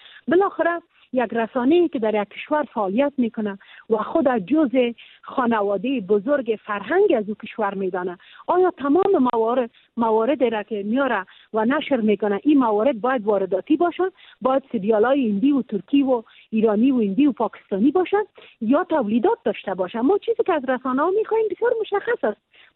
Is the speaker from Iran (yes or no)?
no; Afghanistan; به عنوان یک افغان